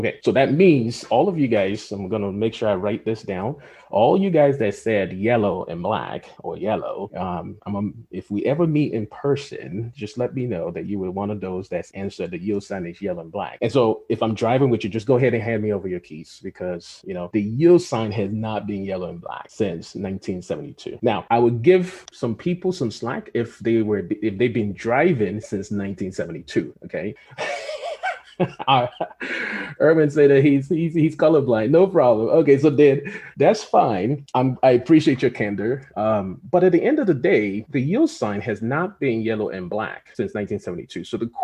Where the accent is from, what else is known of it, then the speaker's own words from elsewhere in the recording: Nigeria; I'm from Nigeria too, by the way.